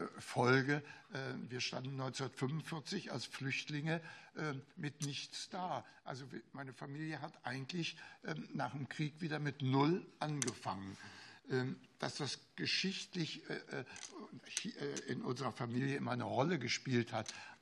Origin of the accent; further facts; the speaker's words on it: Leipzig, Saxony, Germany; Wenn ich komme übrigens aus Leipzig, Lütschena ist ein Ort 20 Kilometer entfernt.